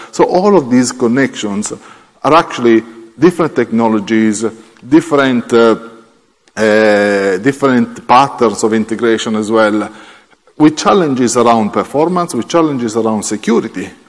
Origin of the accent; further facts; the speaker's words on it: Italy; English is a second language; now in Switzerland; Italy because I'm from Italy, and that's the connection with spaghetti. And Switzerland because it's there where I live now.